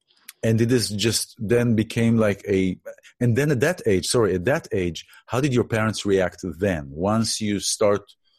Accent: Israel; I remember growing up in Israel when I was a kid

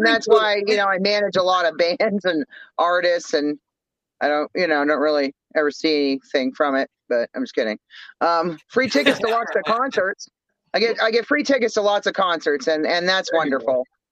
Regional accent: Maine, United States; Like, I'm from Maine. We don't do fake. We tell it like it is.

